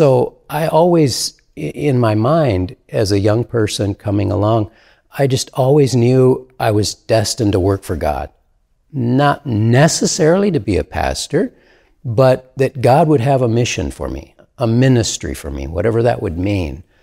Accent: Michigan, United States; Second summer, the same thing, but in a different location in Michigan, my home state, again with a group of young people.

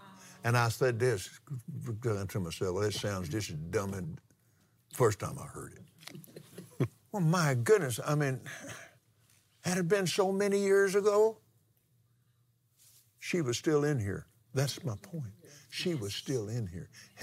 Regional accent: Abilene, Texas, United States; also born or lived in Lubbock; I was born in Lubbock. Then 6 weeks later, because of my dad's a better job with the same, with Jones Business College, we moved to Abilene. But we went to the University Baptist Church in Abilene, Texas.

